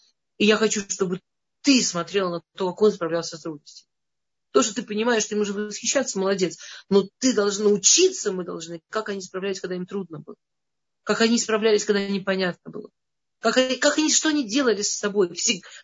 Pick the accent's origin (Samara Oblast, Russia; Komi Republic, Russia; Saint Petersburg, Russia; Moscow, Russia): Moscow, Russia; В Москве, я из Москвы.